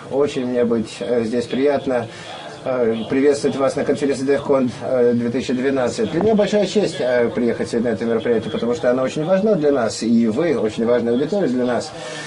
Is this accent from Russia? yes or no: no; Sweden; Russian is a second language; Я сам из Швеции.